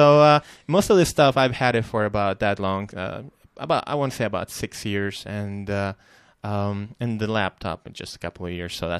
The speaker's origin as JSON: {"language": "English", "town": "Long Beach", "region": "California", "country": "United States", "said": "Well, actually, a little bit south of downtown right now. But I'm from Long Beach."}